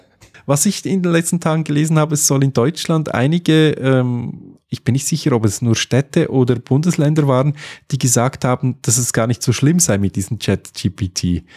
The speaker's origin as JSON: {"language": "German", "country": "Switzerland", "said": "Das ist für diejenigen, die nicht wissen, was es ist, bei uns in der Schweiz, bei euch heißt es, glaube ich, wie heißt es, Bahn 100 und so weiter?"}